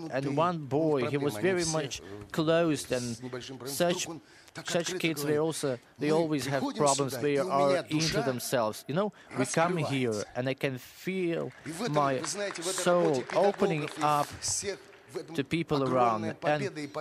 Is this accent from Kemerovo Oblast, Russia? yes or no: yes; Novokuznetsk, Kemerovo Oblast, Russia; That was a miracle for me and for everyone in the city of Novokuznetsk, my hometown.